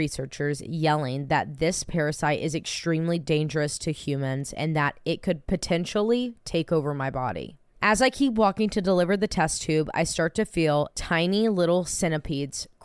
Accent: United States; now in Paris, France; I'm an American living in Paris with my French husband.

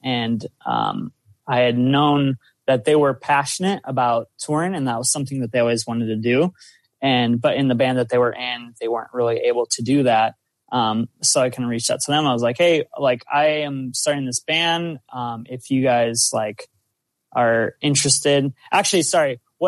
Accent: South Dakota, United States; Yeah, pretty much. I'm from South Dakota, and this is where we meet.

